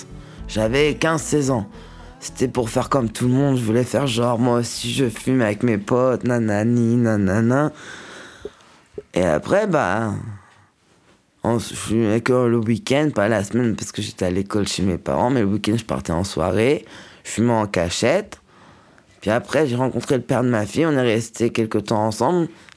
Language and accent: French; Nantes, Pays de la Loire, France; Moi, j'ai vécu toute une bonne partie de ma vie vers Nantes, l'agglomération nantaise. Je suis né à Nantes. J'étais abandonné vers mes 2 ans dans un foyer de l'ASE à Nantes.